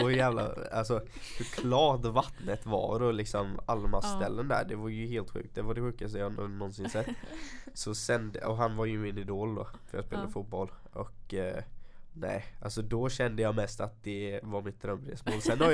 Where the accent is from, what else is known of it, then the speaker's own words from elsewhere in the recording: Älmhult, Kronoberg County, Sweden; När jag bodde hemma i Älmhult. För det första så bodde vi lite utanför Älmhult.